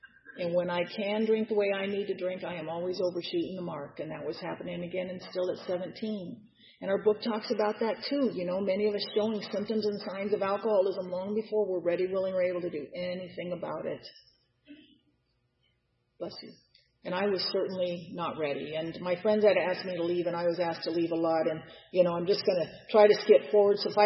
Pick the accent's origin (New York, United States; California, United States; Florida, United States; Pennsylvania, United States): California, United States; Los Angeles; Now I'm from Los Angeles, so I don't know what land I thought I was going to get back